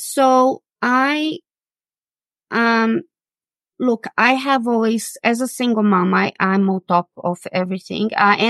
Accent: Brazil; also born or lived in England; now in Australia; I moved from Brazil 24 years ago to England. So I never planned Australia.

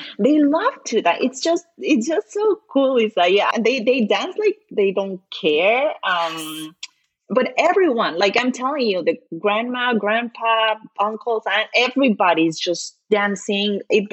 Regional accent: Mexico; growing up in Mexico, it's weird.

